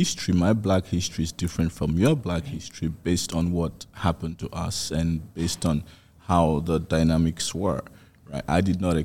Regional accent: Sierra Leone; moved away; I'm from Sierra Leone.

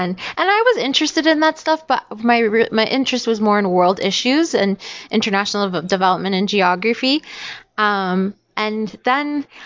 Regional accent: Canada; my background is Eritrean and Tigrayan, and I actually was born and raised in Canada, so, you know, I had a very Canadian experience my whole life

